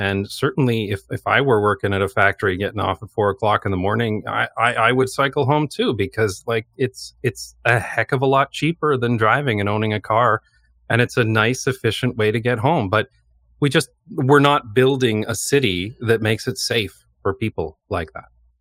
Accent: London, Ontario, Canada; moved away as an adult; now in Amsterdam, Netherlands; I'm originally from London, Ontario.

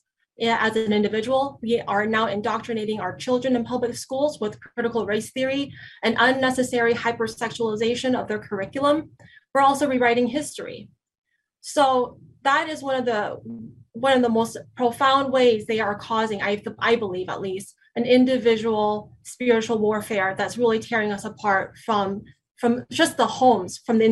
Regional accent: Arkansas, United States; when I was a little girl growing up in Arkansas, actually, I'm a proud American-born citizen here.

